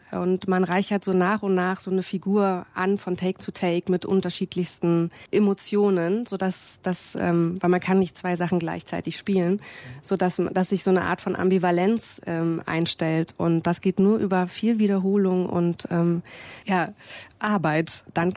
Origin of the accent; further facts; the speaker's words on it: Frankfurt, Brandenburg, Germany; moved away; dass mit dem Weggang aus Frankfurt-Oder, wo ich groß geworden bin, Herkunft plötzlich so wichtig wurde und das nicht so selbstverständlich war